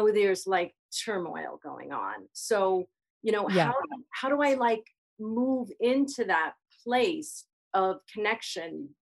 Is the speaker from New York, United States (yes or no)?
yes; New York, United States; moved away as an adult; now in Colorado, United States; Colorado. I'm from New York, but recently.